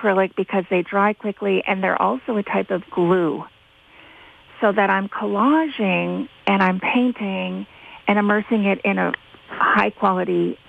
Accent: Amherst, Massachusetts, United States; people weren't speaking Swedish in Amherst, Massachusetts, where I grew up

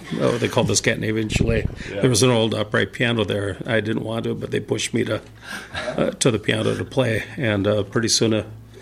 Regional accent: Lutsen, Minnesota, United States; I grew up in Lutzen, K-12 here.

